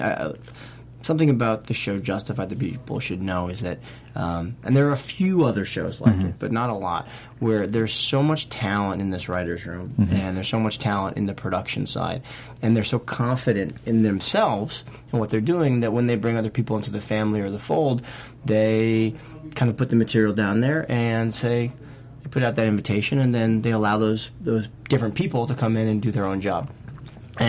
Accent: Boston, Massachusetts, United States; I'm from Boston, and I go on a yoga retreat.

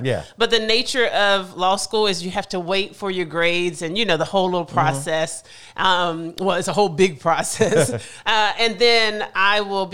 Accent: Greensboro, North Carolina, United States; So I'm from Greensboro, North Carolina, mm-hmm. and I had the great privilege of attending predominantly Black elementary, middle school, and high school.

